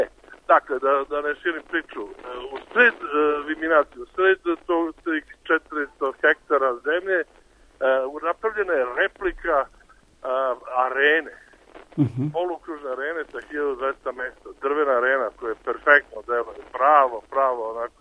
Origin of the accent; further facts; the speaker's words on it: Požarevac, Southern and Eastern Serbia, Serbia; ja sam rodom Pozorevljanin. Ja dok sam odrastao, ja sam često trčkarao po tim livadama